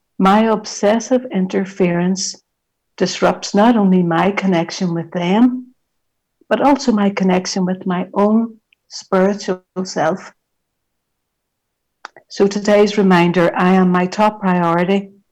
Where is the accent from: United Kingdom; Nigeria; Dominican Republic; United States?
United Kingdom; Belfast, Northern Ireland; The backdrop to my story is growing up in the Troubles in Northern Ireland and Belfast